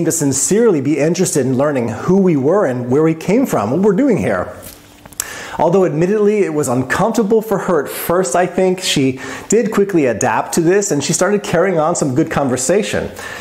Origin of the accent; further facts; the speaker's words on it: Houston, Texas, United States; I took my entire family on a kind of nostalgia trip throughout my hometown of Houston, where we visited my suburban neighborhood in Lakewood Forest.